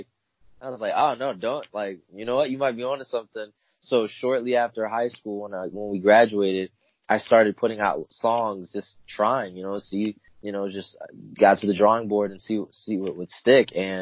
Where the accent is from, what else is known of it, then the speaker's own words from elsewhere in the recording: Clinton, Iowa, United States; also born or lived in Tacoma, Washington; So I was born in Tacoma, Washington, and then I moved here as a child, and then I grew up in Clinton, Iowa, which is only like 30, 40 minutes from Davenport